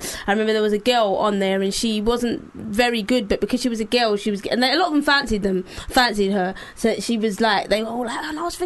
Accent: London, United Kingdom; It's a very social and cultural thing where I'm from. I'm from East London

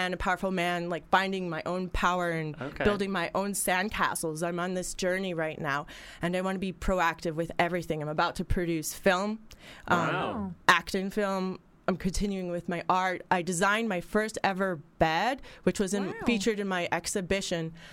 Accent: New York, United States; also born or lived in London, United Kingdom; Well, I spent a lot of time in London. I'm from New York, but I also have Swedish origin.

